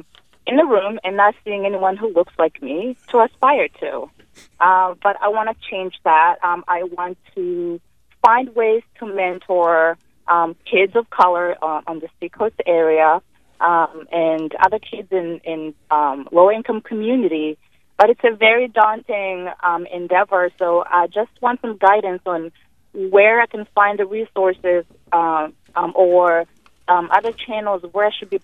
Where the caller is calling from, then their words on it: Portsmouth, New Hampshire, United States; So I'm calling from Portsmouth. I just want to thank you first for this segment, because diversity and inclusion is so important for our state of New Hampshire.